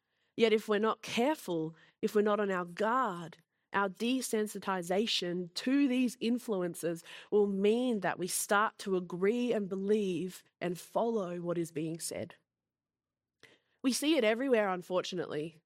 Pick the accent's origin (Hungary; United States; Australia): Australia; And it's the influence that happens with us being Australian and being in Australia.